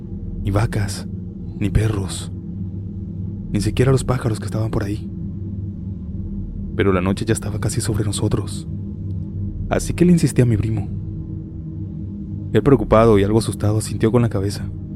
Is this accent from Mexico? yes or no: yes; Santa Rita, Jalisco, Mexico; also born or lived in Baja California Sur; Cuando tenía alrededor de 8 años, Me mudé de mi ciudad natal, Baja California Sur, por cuestiones personales. Mi madre se quedó en dicho lugar, mientras que mi padre me llevó hacia un pueblo en el interior de Jalisco, llamado Santa Rita.